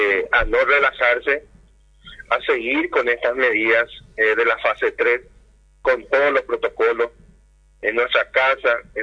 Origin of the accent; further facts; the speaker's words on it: San Pedro, Paraguay; que somos paraguayos, ¿verdad?, y en este caso sanpedranos.